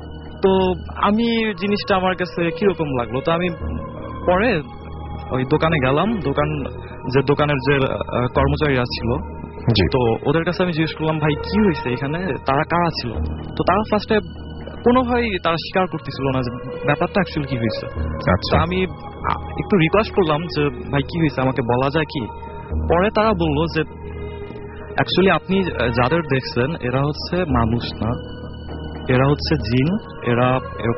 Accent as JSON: {"language": "Bangla", "town": "Hazaribagh", "region": "Dhaka Division", "country": "Bangladesh", "said": "হাজারিবাগ থেকে এসেছি"}